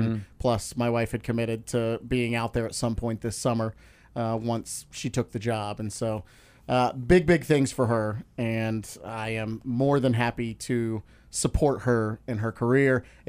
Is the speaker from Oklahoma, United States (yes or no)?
yes; Oklahoma, United States; now in Kansas City, United States; I consider Kansas City home, even though I'm from Oklahoma.